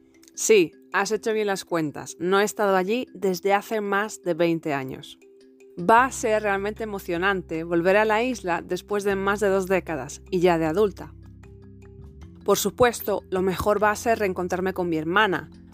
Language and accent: Spanish; Galicia, Spain; completamente diferente al mío, ya que yo soy de Galicia, en el norte de España.